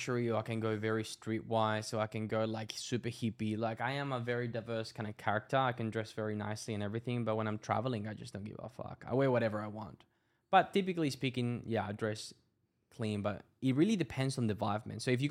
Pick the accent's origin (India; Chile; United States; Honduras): Chile; English is a second language; I am natural. I'm from Chile. I love the food in Chile.